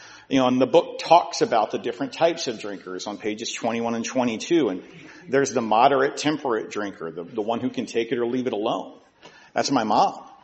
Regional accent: Charleston, United States; I live in Charleston. I was born and raised in Charleston

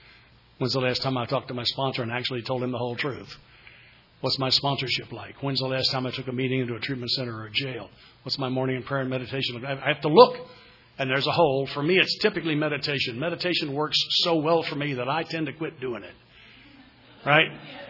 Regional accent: the South, United States; So I grew up in the South.

